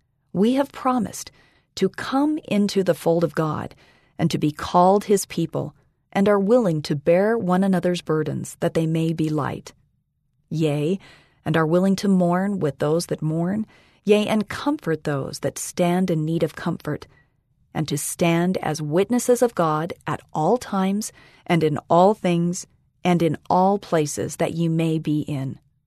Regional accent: United States; Although I was a young American living 5,000 miles or 8,045 kilometers from my hometown

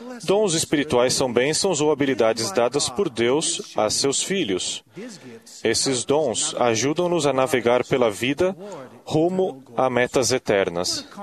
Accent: Portugal; born there; No meu país natal, Portugal, por exemplo

